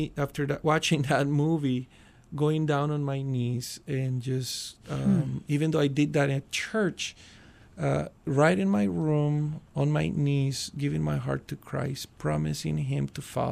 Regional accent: Colombia; And I had great memories growing up in Colombia. So I'm looking forward to go back to visit soon.

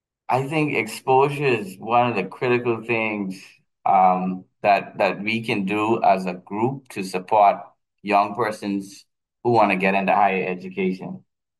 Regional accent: Eleuthera, Bahamas; I'm from Eleuthera, grew up here. My family's from here. My mother's side of the family's from here.

